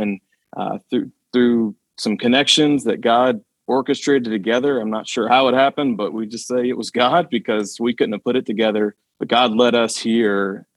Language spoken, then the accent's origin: English; Georgia, United States; also born or lived in Jacksonville, Florida; So I grew up in Georgia and was a youth pastor there for a few years.